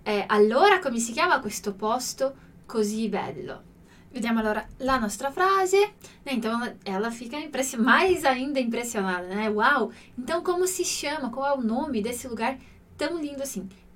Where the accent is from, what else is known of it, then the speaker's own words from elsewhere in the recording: Mantua, Lombardy, Italy; Portuguese is a second language; moved away; ele nasceu na cidade onde eu cresci na Itália, que é Mantova.